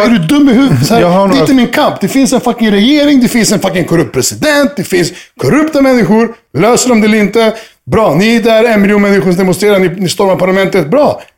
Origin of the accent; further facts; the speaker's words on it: Serbia; Jag är serb. Jag gillar Serbien.